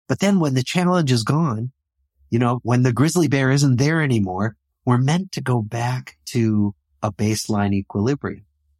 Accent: Des Moines, Iowa, United States; born or raised there

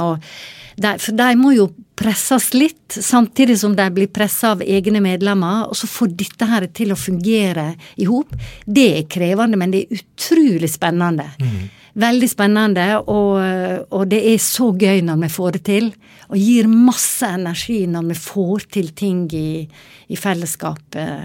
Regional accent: Volda, Møre og Romsdal, Norway; jeg er jo født og vokst opp i Volda

